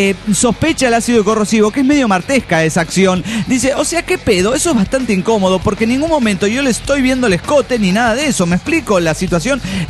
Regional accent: Morelia, Michoacán, Mexico; de Morelia, Michoacán, México.

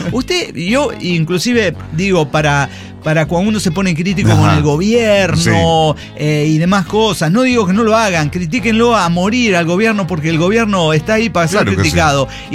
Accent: Mexico; yo tengo mi documentación. Es que soy mexicano.

